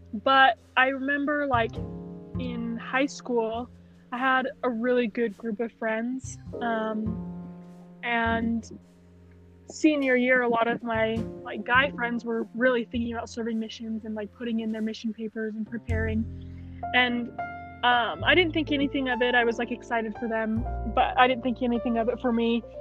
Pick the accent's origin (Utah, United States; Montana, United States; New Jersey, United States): Utah, United States; American Fork; now in Provo, United States; I grew up in American Fork, Utah. I live in Provo now, just going to school at BYU.